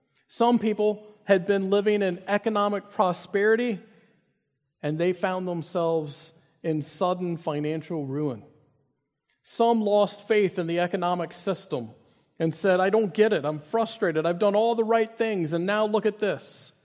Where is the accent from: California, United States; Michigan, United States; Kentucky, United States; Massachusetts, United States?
Kentucky, United States; if you know anything about Kentucky, which is my home state, there are a lot of single-wide trailers